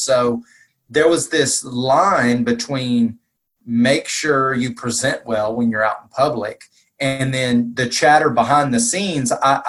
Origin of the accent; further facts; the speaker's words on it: the South, United States; I'm from the South and the Bible Belt.